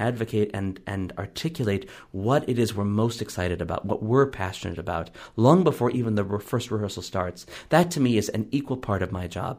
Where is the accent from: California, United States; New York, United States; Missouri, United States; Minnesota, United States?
Missouri, United States; St. Louis; I grew up in St. Louis when Leonard Slatkin was music director. And this was I lived two blocks from him.